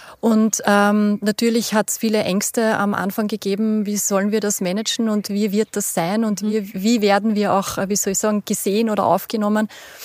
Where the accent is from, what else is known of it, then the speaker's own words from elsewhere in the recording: Austria; Wir sind ja doch als Österreicher sehr patriotisch. Wir haben sehr viele Traditionen, wir haben sehr viele Bräuche.